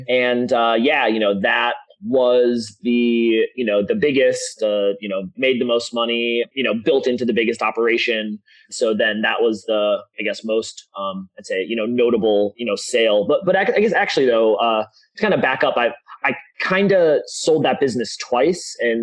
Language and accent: English; Minneapolis, Minnesota, United States; And yeah, Minneapolis is my hometown, was back.